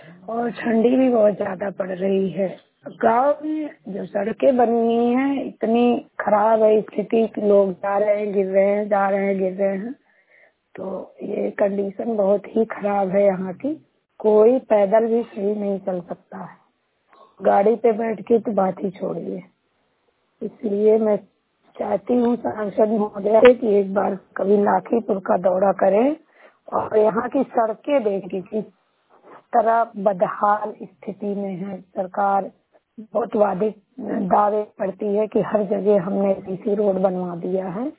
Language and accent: Hindi; Sultanpur, Uttar Pradesh, India; मैं सुल्तानपुर की निवासी हूँ।